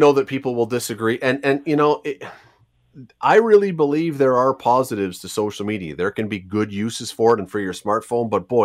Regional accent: Toronto, Ontario, Canada; as a kid, growing up in Toronto

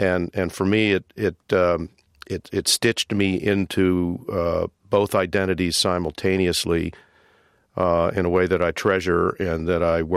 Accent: Pittsburgh, Pennsylvania, United States; I was born in Pittsburgh. I was reared in Squirrel Hill.

